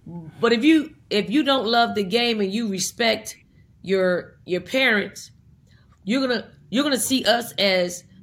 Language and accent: English; Philadelphia, Pennsylvania, United States; And I'm from North Philly, so I try to say I need to take you to North Philly, drop you off, pick you up in a week